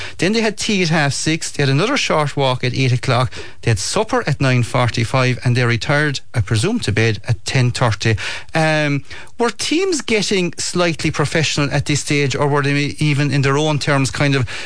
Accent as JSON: {"language": "English", "region": "Munster", "country": "Ireland", "tie": "born or raised there", "said": "growing up in Kerry, I suppose we're all heavily influenced by our uncles and our grandfathers and the whole lot"}